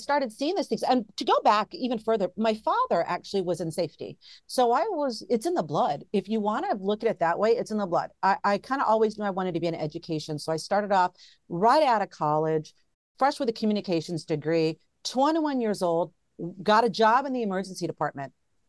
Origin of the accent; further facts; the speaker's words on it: Hawaii, United States; So I was raised military. So we moved around a lot, but I was raised in Hawaii.